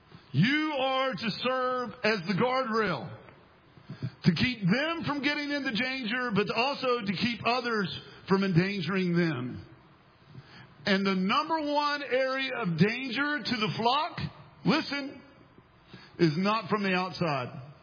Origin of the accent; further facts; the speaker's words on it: West Virginia, United States; he started making fun of me because I was from West Virginia.